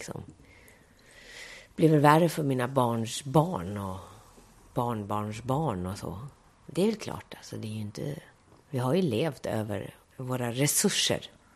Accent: Skåne, Sweden; accent: Scanian; Jag pratar ju skånska i svit som en snö.

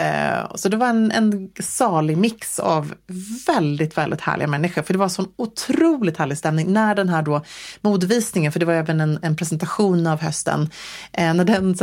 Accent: Sweden; Och jag bara säger hej, jag kommer från Sverige.

